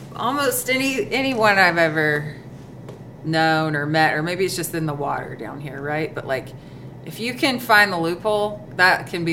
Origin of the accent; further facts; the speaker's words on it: Huntsville, Alabama, United States; born there; But I was born in Huntsville. My parents got divorced when I was 3, and they were both remarried by the time I was 5. My dad moved to Hot Rock, Tennessee, so that's when I started like splitting my time.